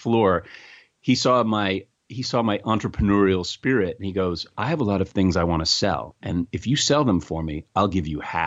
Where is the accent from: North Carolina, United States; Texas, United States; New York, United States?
New York, United States; New York City; And I grew up in New York City.